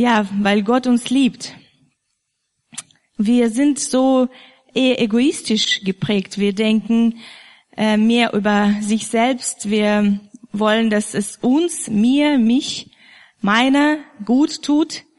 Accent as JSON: {"language": "German", "region": "Far East", "country": "Russia", "second_language": "German", "lives_now": "Germany", "said": "ursprünglich komme ich aus Russland. David hat schon erwähnt, aus der östlichsten Grenze, also östlichste Gebiet von Russland. Das liegt in der Nähe von Japan."}